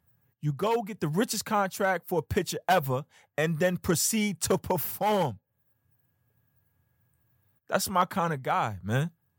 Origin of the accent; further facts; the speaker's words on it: Brooklyn, New York, United States; He's from Brooklyn. I'm from Brooklyn. Like, it's a perfect match.